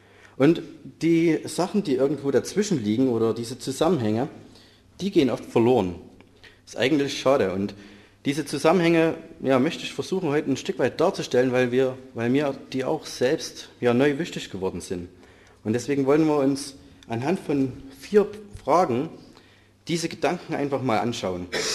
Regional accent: Vielau, Saxony, Germany; ich komme aus Vielau, ich arbeite auch fast in Vielau als Maschinenbauingenieur, bin 27, verheiratet

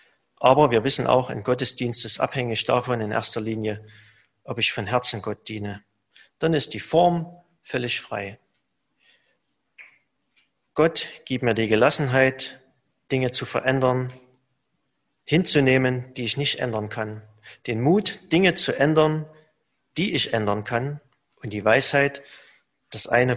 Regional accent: Germany; Ich habe ja einen Großteil noch meiner Kindheit noch in der DDR verbracht

